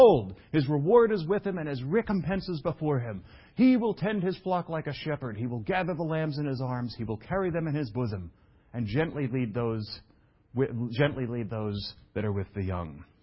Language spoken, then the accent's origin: English; Brooklyn, New York, United States; I don't know. I'm from Brooklyn.